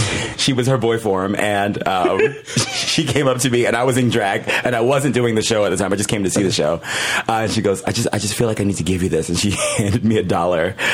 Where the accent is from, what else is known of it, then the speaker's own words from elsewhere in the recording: Virginia, United States; I'm from Virginia, yeah.